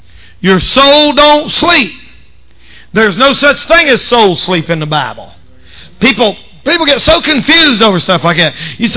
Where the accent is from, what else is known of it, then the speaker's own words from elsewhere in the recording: the South, United States; I'm from the South and I'm a Southerner